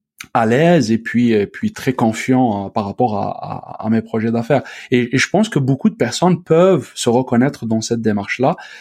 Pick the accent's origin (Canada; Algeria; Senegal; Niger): Algeria; moved away; je vais retourner dans mon pays d'origine. Donc, je suis très lié avec mon pays d'origine, donc l'Algérie, c'est un lien viscéral extraordinaire